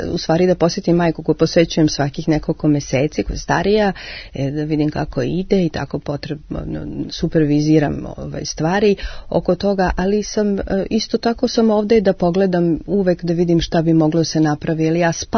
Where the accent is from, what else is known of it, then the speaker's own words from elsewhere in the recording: Netherlands; jer ja također dolazim iz Holandije.